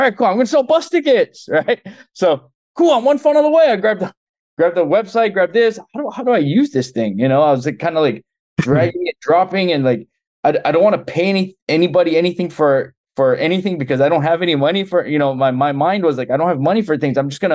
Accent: Honolulu, Hawaii, United States; So I'm from Honolulu, Hawaii.

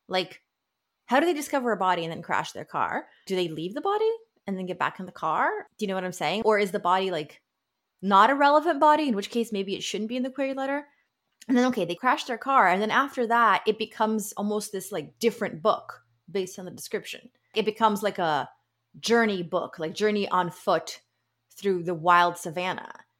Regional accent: South Africa; I'm a Filipino South African who's been going on safari since I was 7.

